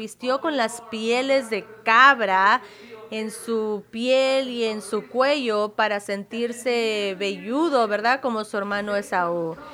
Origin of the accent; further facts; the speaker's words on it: Missouri, United States; born there; yo nací en Missouri, ¿verdad?